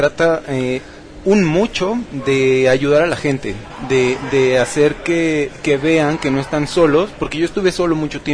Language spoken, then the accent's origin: Spanish; Mexico; él es un extranjero que está en México, está en mi país, y yo tengo la necesidad de hablar.